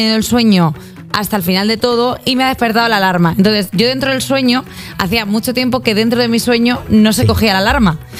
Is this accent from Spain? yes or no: yes; Catalonia, Spain; yo siendo catalana puedo ser muy faltosa con el catalán.